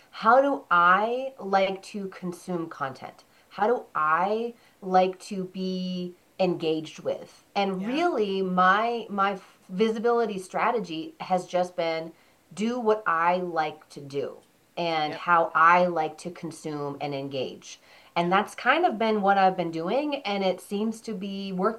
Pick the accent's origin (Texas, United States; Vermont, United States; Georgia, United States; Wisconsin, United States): Vermont, United States; also born or lived in Washington, D.C. / Los Angeles; I am originally from Vermont. I lived in D.C. for about 3 years. I lived in Los Angeles for about 9.